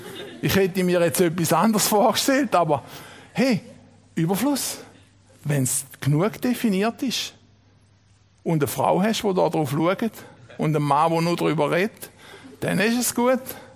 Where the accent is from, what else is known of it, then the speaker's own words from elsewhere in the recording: Switzerland; ich bin Schweizer Bürger.